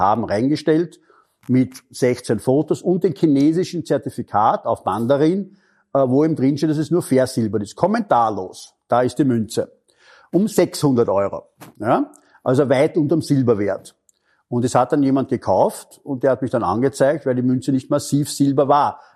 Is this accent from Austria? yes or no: yes; Austria; bei uns in Österreich